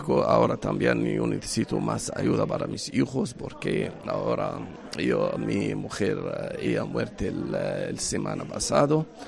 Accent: Kuwait; born there; Spanish is a second language; also born or lived in Egypt; Cuando yo nací en Kuwait, hay guerra en el año 90, después yo fui a Egipto

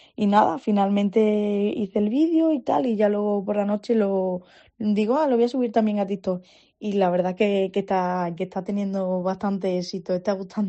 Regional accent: Extremadura, Spain; además yo de pequeña pocas veces he ido a ver la cabalgata grande de Badajoz, siempre me quedaba en mi pueblo, que reparten regalitos.

